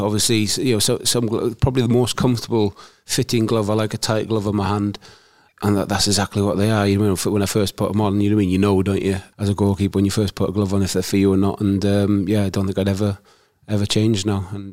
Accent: Wales, United Kingdom; I'd probably say as well, being Welsh, Neville Southall.

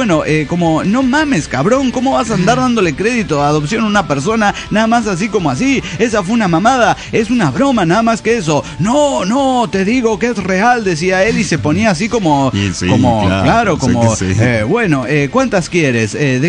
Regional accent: Jaltipán, Veracruz, Mexico; de Jaltipán, Veracruz, México.

